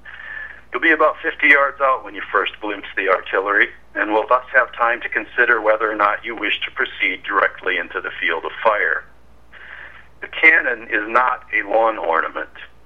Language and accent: English; New Auburn, United States; And so when I lived in my hometown of New Auburn, I made over 100 calls a year